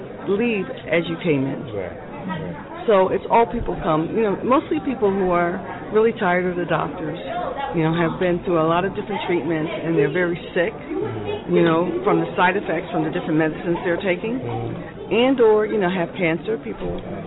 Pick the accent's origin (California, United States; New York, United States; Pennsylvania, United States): Pennsylvania, United States; Philadelphia; And I didn't like D.C., so I decided to come back to Philly because I'm from Philly.